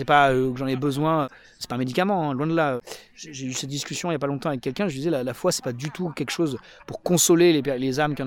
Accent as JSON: {"language": "French", "country": "France", "said": "ce qu'on connaît chez nous en France."}